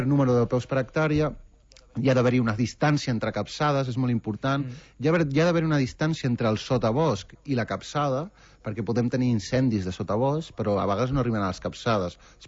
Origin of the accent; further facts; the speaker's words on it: Calafell, Catalonia, Spain; jo soc de Calafell